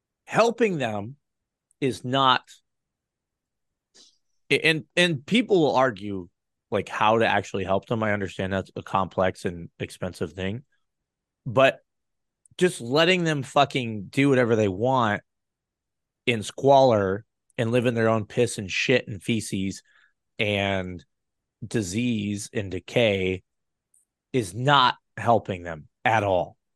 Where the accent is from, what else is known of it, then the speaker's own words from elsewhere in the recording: Denver, Colorado, United States; I'm from Colorado, and Denver is a fucking atrocious mess. I was just back there a couple days ago.